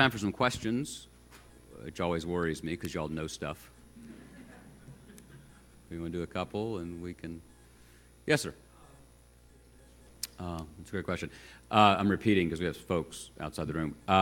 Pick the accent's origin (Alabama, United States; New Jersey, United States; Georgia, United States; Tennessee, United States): Tennessee, United States; Chattanooga; born or raised there